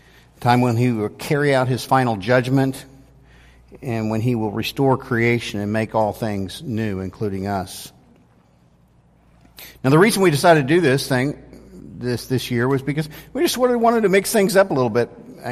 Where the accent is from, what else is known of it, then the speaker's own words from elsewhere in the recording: Wichita, Kansas, United States; When I was a little kid, I grew up in Kansas, Wichita, Kansas, and my parents decided to take a vacation to California.